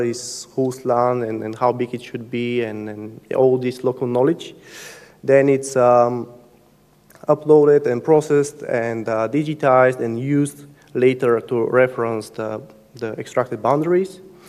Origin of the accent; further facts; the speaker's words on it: Bulgaria; now in Netherlands; I'm from Bulgaria